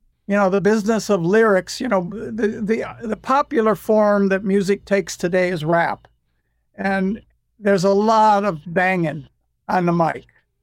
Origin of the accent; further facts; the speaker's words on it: United States; You do this in England, you're British, but I'm American.